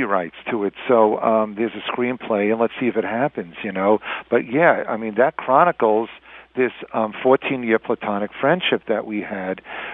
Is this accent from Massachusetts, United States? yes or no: no; New York, United States; I grew up on Long Island. My dad always had his place in New York. I was familiar with the city.